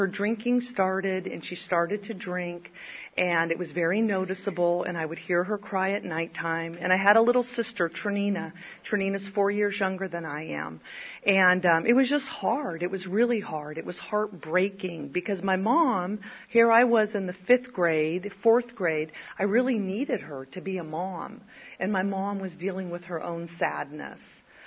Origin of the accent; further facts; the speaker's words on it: California, United States; we lived in Morgan Hill. I come from the Bay Area